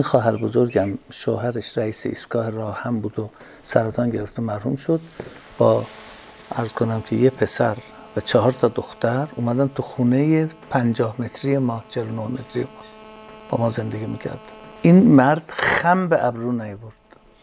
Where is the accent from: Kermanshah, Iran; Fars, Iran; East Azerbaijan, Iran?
East Azerbaijan, Iran; Mianeh; now in Tehran, Iran; یعنی در مثلا 60 سال پیش، 61 سال پیش ما از آذربایجان میانه اومدیم تهران